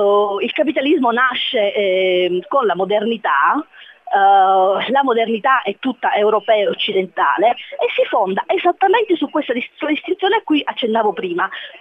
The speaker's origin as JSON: {"language": "Italian", "region": "Calabria", "country": "Italy", "said": "lo dico da calabrese"}